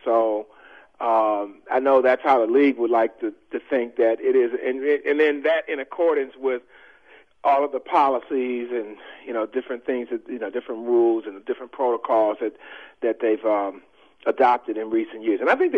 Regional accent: Detroit, Michigan, United States; I just say that because I'm from Detroit, but, you know.

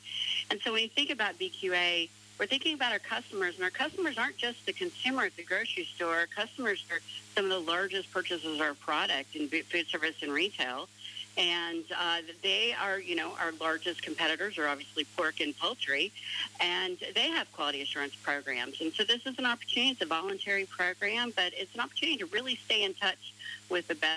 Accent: Oklahoma, United States; I am from Western Oklahoma myself.

